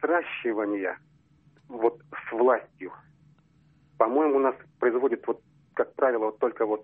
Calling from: Kazan, Tatarstan, Russia

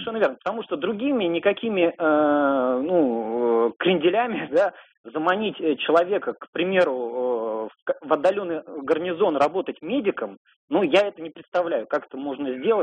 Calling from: Moscow, Russia; Я звоню из Москвы.

